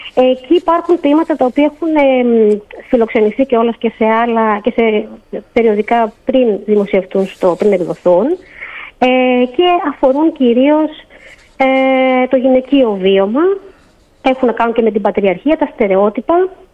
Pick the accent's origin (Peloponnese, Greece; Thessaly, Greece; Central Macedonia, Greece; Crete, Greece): Central Macedonia, Greece; Thessaloniki; also born or lived in Cyprus; Κατάγομαι από τη Θεσσαλονίκη και την Κύπρο.